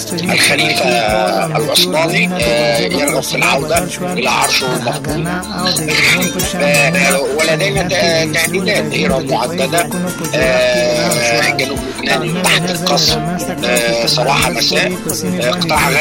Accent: Egypt; عشان أنا أعرف مصر وإن أنا مصري

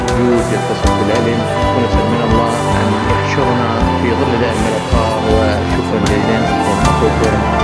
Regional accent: Iraq; وأنا من العراق لا ننساكم من الدعاء عندما أذهب إلى بغداد

